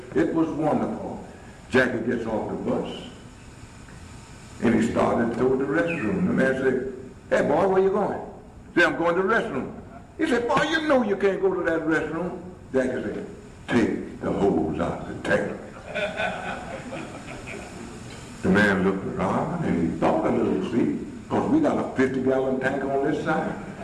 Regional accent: United States; I am an American. And don't you forget it. I just happen to be a black American, but I'm an American just like you.

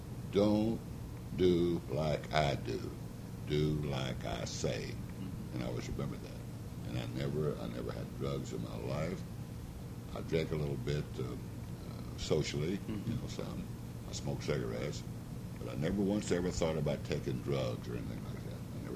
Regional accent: Oklahoma, United States; also born or lived in Buffalo, Missouri; I was born in Buffalo, Missouri, but I was a little bitty boy, maybe a year and a half or 2 years old, and my dad, Harry, went to the oil fields in Oklahoma, and of course I went along with him.

